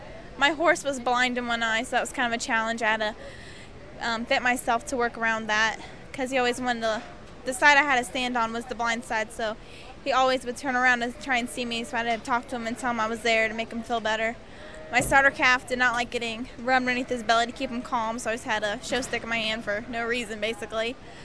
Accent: Decatur, Indiana, United States; I'm from Decatur, Indiana.

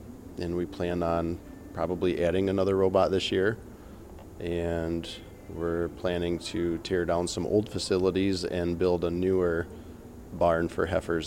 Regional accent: Harbor Beach, Michigan, United States; I'm from Harbor Beach, Michigan.

